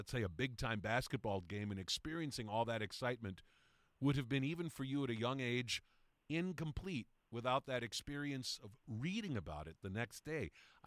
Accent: Trenton, New Jersey, United States; a tabloid published in my hometown of Trenton, New Jersey.

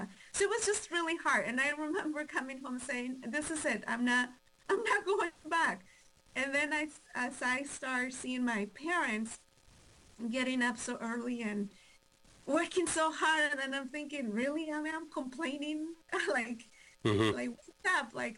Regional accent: Mexico; now in United States; I was born and raised in Mexico. I came to the United States. Oh, if we do the math, it will be a while ago.

